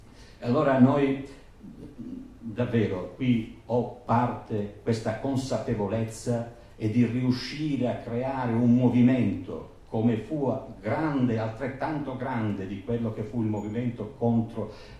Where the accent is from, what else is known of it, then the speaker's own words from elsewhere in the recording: Marino, Lazio, Italy; io sono di Marino perché ci sentiamo